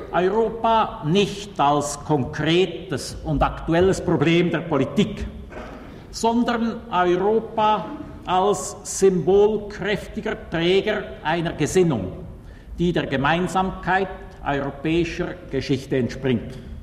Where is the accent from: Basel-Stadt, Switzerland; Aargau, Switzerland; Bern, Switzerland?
Bern, Switzerland; Als Berner bereitet uns besondere Genugtuung, dass gerade an den Gestaden des Genfersees solche Anerkennung der jahrhundertalten, traditionellen bernischen Mittelrolle zwischen Deutsch und Welsch reifen konnte.